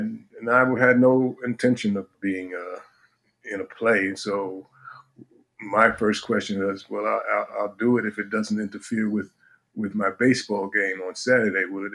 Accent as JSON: {"language": "English", "town": "Manhattan", "region": "New York", "country": "United States", "tie": "born or raised there", "said": "as a kid growing up in Manhattan, you know, I was interested in, like I said, ball games"}